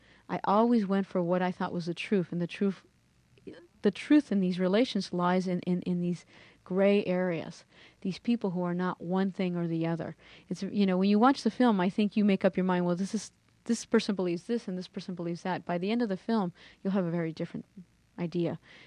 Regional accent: Mexico; English is a second language; Of course I'm Latina. You know, I came from Mexico. I was very poor. My family was extremely poor. I didn't speak a word of English.

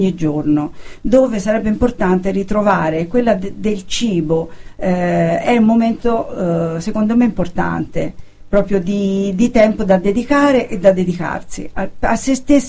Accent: Tuscany, Italy; Io sono della provincia di Siena

